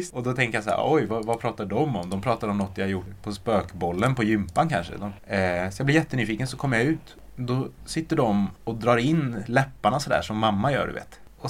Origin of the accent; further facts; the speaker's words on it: Sunne, Värmland, Sweden; Jag gick alltid och skämdes över min mamma när vi gick runt på gatan hemma i Sunne.